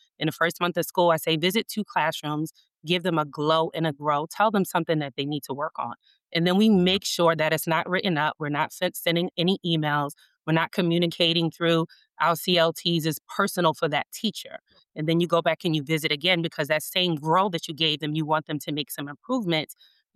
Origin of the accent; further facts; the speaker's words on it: New York, United States; Hi, everybody. I'm a New Yorker. I can never say deep dish. I'm a New Yorker at heart.